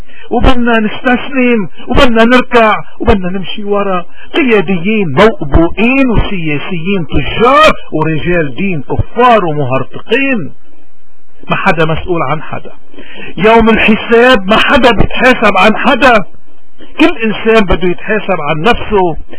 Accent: Lebanon; نحن كشعب لبناني اليوم عنا بلوى

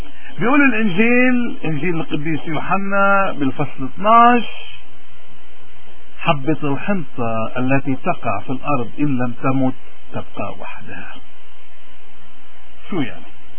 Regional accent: Lebanon; هل نحن كلبنانيين عم نحترمه؟

